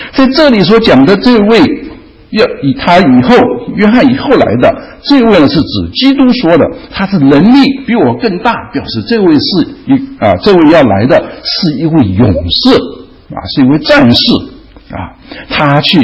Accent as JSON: {"language": "Chinese", "country": "China", "said": "而是说像我们中国人所说的转战转移阵地转移阵地"}